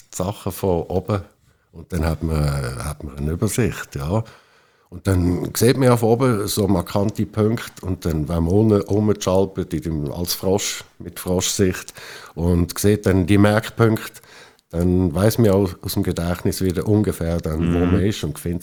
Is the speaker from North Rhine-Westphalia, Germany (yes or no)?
yes; North Rhine-Westphalia, Germany; in Deutschland aufgewachsen im Ruhrpott, dort ist alles flach, dort hat es keine Höhen